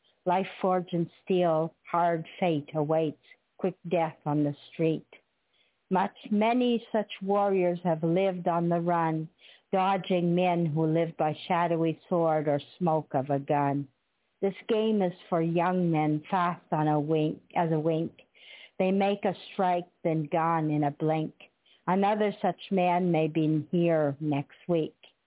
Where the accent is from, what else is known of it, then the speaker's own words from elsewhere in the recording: Canada; Oh, I'm from Canada. Eh? We don't believe in guns here.